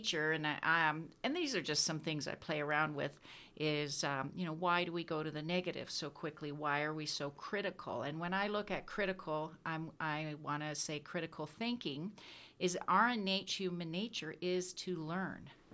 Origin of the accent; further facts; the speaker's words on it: Niagara Falls, Ontario, Canada; also born or lived in Brantford, Canada; I grew up in Niagara Falls.